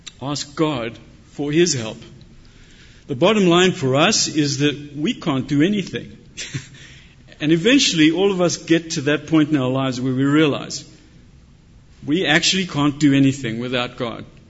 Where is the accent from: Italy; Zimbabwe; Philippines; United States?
Zimbabwe; I was raised in Rhodesia, which is now Zimbabwe